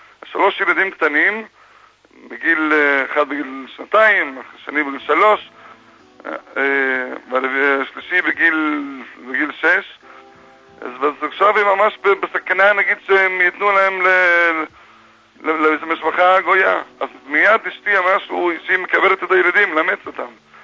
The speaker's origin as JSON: {"language": "Hebrew", "country": "United States", "moved": "as an adult", "said": "שנינו מארצות הברית במקור."}